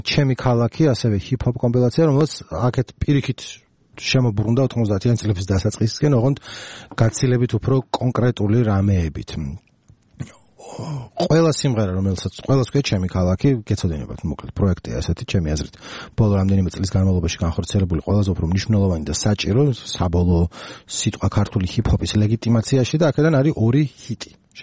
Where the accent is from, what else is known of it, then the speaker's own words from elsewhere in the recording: Tbilisi, Georgia; born there; მეც თბილისში ვარ დაბადებული